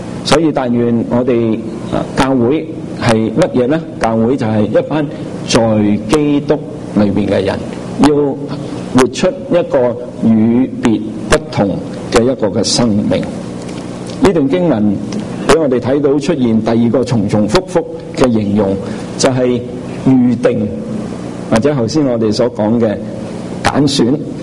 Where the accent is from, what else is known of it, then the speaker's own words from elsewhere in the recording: China; 可以透过我哋中国人去思想。